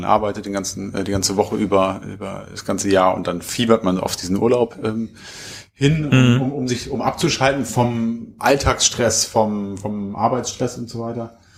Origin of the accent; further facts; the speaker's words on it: Hanover, Lower Saxony, Germany; Also wir kommen aus Hannover, Hildesheim ist 50 Kilometer oder sowas.